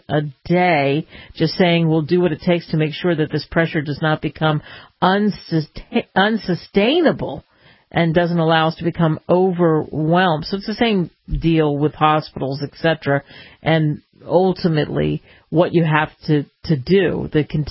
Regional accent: Philadelphia, Pennsylvania, United States; whether you grew up in the Chicago area, I grew up in Philly, and it opens up the world to you

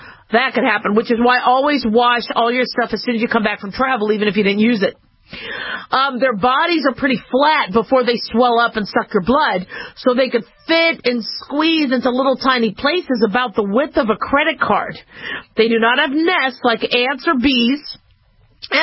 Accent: Phoenix, Arizona, United States; also born or lived in Los Angeles / Las Vegas; You know, I grew up in Phoenix, Arizona. I was born in L.A., but I spent most of my years in Phoenix, Arizona, and Las Vegas, Nevada.

